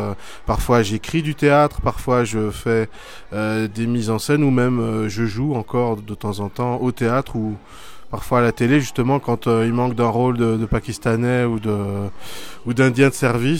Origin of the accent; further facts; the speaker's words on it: Belgium; also born or lived in France; j'étais adopté. Donc à la base j'avais un géniteur turc et une mère belge et puis j'étais adopté par des parents belges et puis j'ai grandi en Belgique et puis en France.